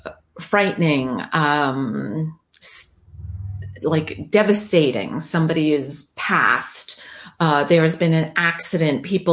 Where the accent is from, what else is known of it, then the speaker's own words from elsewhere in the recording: New York, United States; Remember, I'm a New Yorker.